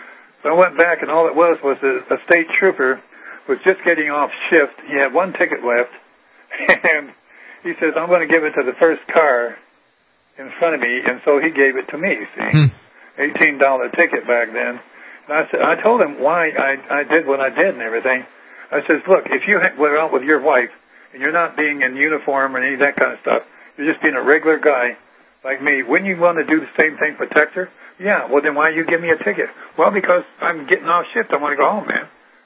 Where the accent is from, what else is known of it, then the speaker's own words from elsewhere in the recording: Nashville, Tennessee, United States; I grew up in Nashville, Tennessee, and I took my fiancée out to the airport one night just to show her where I worked at.